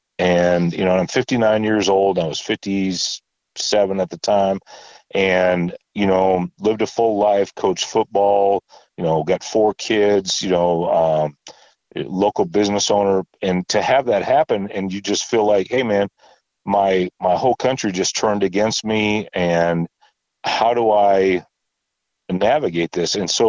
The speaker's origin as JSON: {"language": "English", "region": "Minnesota", "country": "United States", "tie": "born or raised there", "also_born_or_lived": "Oakdale, California / Texas", "said": "I was born in Oakdale, California. Now, I only stayed there for 2 years with my family, but that's where I was born. Moved to Minnesota, and now I've, you know, moved to Texas 30 years ago."}